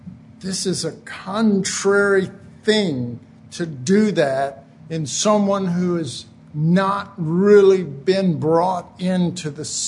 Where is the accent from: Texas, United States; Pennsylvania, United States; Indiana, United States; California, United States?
Texas, United States; Oak Cliff; I grew up in Oak Cliff, and it was rough, rough, rough. And there were gangs and all this kind of stuff.